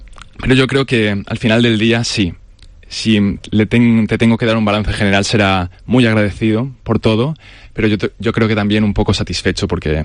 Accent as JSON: {"language": "Spanish", "region": "Balearic Islands", "country": "Spain", "said": "Yo, pues que soy de Mallorca, ¿no?"}